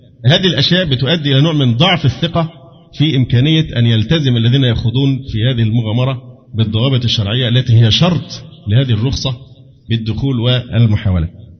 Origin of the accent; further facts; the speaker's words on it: Egypt; مسمار جحا اللي ينفع عندنا في مصر اللعب بهذه الورقة